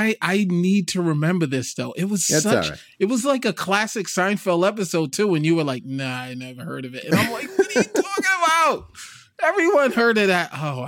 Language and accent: English; New York, United States; I am from New York. I am. I grew up in New York.